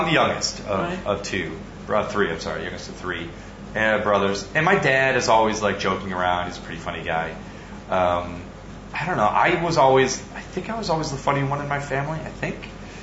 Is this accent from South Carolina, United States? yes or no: no; Palatine, Illinois, United States; born there; I was born in Palatine, Illinois, USA, back in 1976.